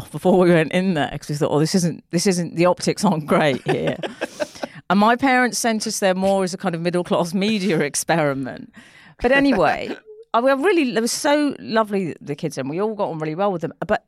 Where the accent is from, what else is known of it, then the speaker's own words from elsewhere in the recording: London, United Kingdom; No, not from birth. I grew up in North London.